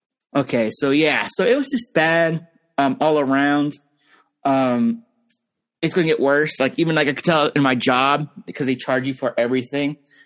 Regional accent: Pennsylvania, United States; Like, yeah, I'm from Pennsylvania.

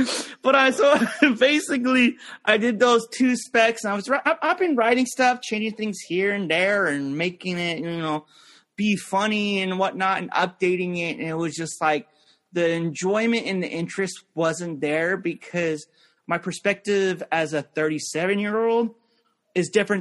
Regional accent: Canada; I'm Canadian.

